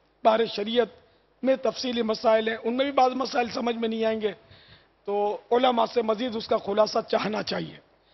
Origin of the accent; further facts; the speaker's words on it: Pakistan; اب پاکستان کا جھنڈا تو ہم پاکستانی ہیں تو لگائیں گے ہی نظر، پاکستان کی پیدائش ہے میری، تو ہمارا وطن ہے.